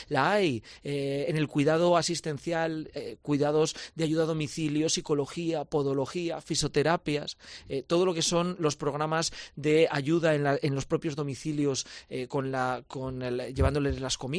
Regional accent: Zamora, Castile and León, Spain; para poner en valor a mi tierra, para poner en valor a Zamora

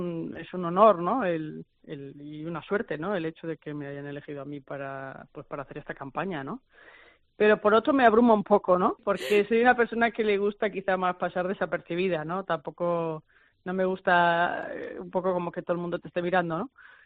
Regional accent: Puertollano, Castilla-La Mancha, Spain; born there; lo de la piscina de Puerto Llano, que es de la ciudad donde yo nací

